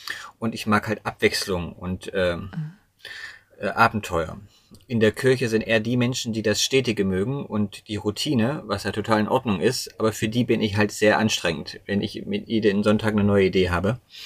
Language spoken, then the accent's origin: German; Thuringia, Germany; born there; also born or lived in United States; Geboren in Thüringen. Bin mittlerweile 44 Jahre alt